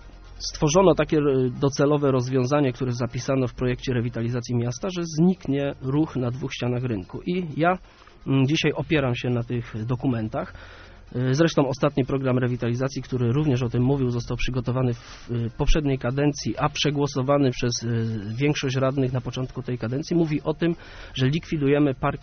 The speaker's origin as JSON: {"language": "Polish", "town": "Gostyń", "region": "Greater Poland Voivodeship", "country": "Poland", "tie": "born or raised there", "said": "Urodzony i wychowany w Gostyni."}